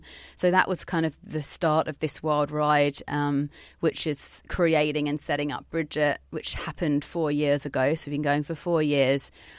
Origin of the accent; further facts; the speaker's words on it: Lewes, South East England, United Kingdom; moved away as an adult; now in St Kilda, Australia; I'm from a tiny little town called Lewes, which is quite close to Brighton on the south coast.